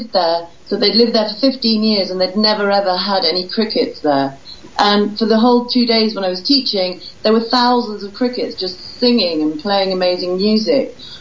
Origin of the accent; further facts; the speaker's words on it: Fiji; also born or lived in Vanuatu / Africa; My dad is half English and half Irish, so I'm a quarter of all of those. But I was brought up in Fiji and Vanuatu in the South Pacific, and then in Africa